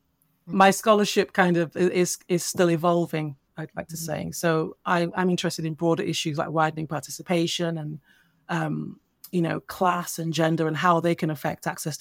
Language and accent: English; Nigeria; So I'm Nigerian, West African.